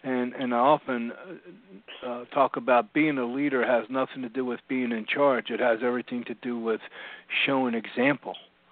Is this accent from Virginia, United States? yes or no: no; Philadelphia, Pennsylvania, United States; now in Houston, United States; I grew up in the Philadelphia area